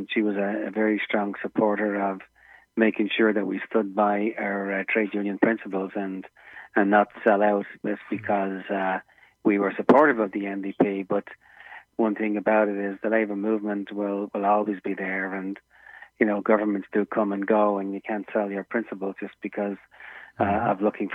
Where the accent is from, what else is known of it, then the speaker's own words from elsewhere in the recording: Ireland; now in Canada; I lived in relative poverty growing up in Ireland.